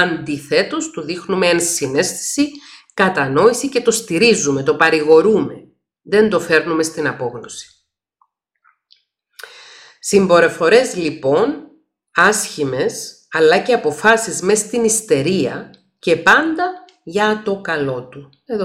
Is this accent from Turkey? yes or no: no; Cyprus; εγώ που μεγάλωσα στην Κύπρο σε μια επαρχιακή πόλη